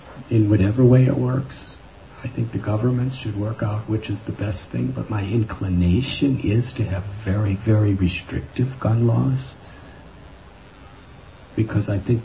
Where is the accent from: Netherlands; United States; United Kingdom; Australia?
United States; now in India; So, from my perspective, I was born and raised in America, and I've been living in India more or less since 1970, for the past 42 years.